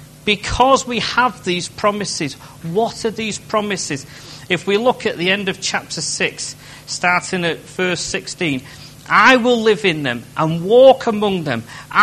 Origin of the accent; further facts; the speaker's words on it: Salford, North West England, United Kingdom; as soon as you say to somebody, I'm from Salford, they go, oh.